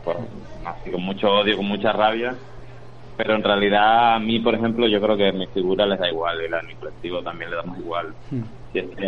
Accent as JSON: {"language": "Spanish", "region": "Canary Islands", "country": "Spain", "said": "No, yo soy de Tenerife."}